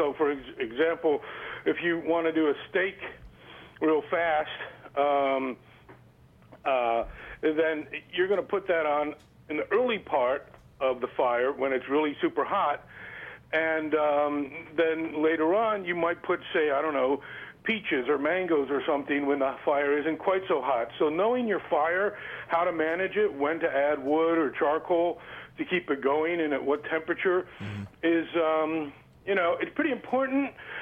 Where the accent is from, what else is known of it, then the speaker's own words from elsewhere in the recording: East Coast, United States; I've been lucky enough to be married to my wife for 30 years, and I'm from the East Coast. She's from Texas.